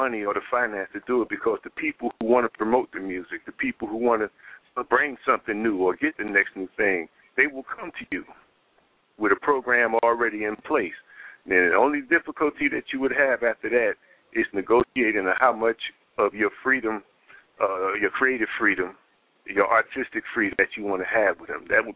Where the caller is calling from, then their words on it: Houston, Texas, United States; I'm calling in from Houston, Texas